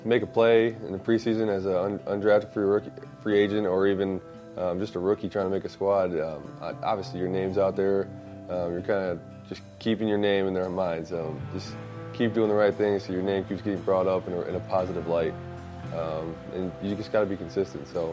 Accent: Oxford, Michigan, United States; I'm from a small town of Oxford, Michigan. I graduated 220 kids. Pretty small town. You blink, you miss the downtown.

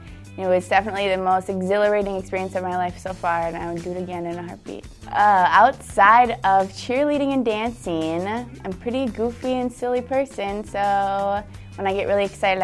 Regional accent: Maple Grove, Minnesota, United States; I'm from Maple Grove, and this is my first year on the team.

